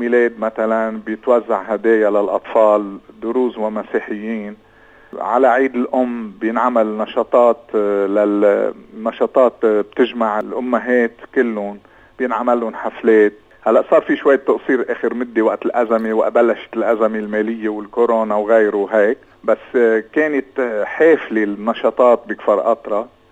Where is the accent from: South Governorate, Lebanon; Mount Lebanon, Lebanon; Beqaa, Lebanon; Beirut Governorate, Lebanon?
Mount Lebanon, Lebanon; Kfar Aatra; ان شاء الله هالايام بترجع حلوه مثل ما كانت قديما، لحتى نقدر نعمل مشاريع اكثر واكثر بضيعتنا